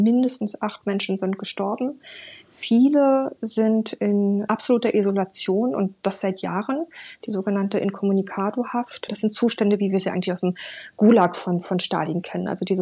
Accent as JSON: {"language": "German", "country": "Germany", "said": "ich bin Deutsche"}